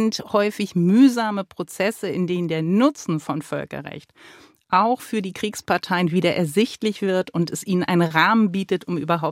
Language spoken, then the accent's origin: German; Schleswig-Holstein, Germany; ich komme ja aus Norddeutschland, um genau zu sein aus Ostholstein